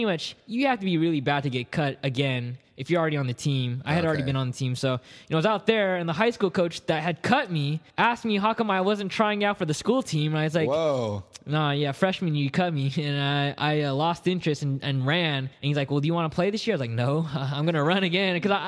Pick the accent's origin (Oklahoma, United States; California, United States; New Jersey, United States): California, United States; Elk Grove; Elk Grove, south part of Sacramento.